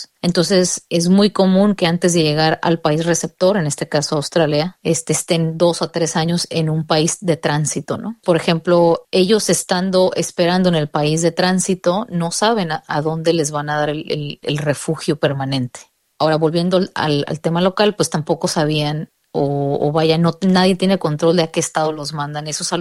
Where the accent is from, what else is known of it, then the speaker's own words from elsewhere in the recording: Mexico; Por ejemplo, yo soy mexicana, ¿no?